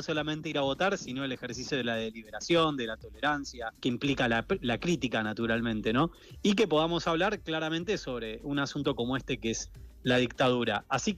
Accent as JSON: {"language": "Spanish", "town": "Pinamar", "region": "Buenos Aires Province", "country": "Argentina", "said": "porque yo soy de Pinamar, y fui a estudiar a la UBA."}